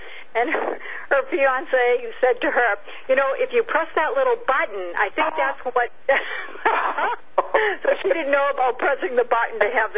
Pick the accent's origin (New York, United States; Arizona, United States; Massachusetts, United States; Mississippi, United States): Massachusetts, United States; You know, I'm from Massachusetts